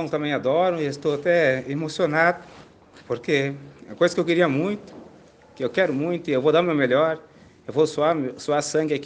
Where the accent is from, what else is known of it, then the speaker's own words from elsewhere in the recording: São Luís, Maranhão, Brazil; moved away as an adult; Voltar para minha casa, trabalhar perto da minha família. E me sinto até emocionado, porque eu saí de São Luís em 2006